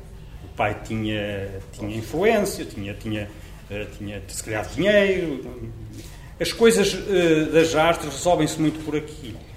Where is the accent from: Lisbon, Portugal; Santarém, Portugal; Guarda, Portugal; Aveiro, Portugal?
Aveiro, Portugal; Ovar; eu sou de Ovar, estudei depois em Espinho, onde faço 2 anos, chamado ciclo preparatório, 5º e 6º ano.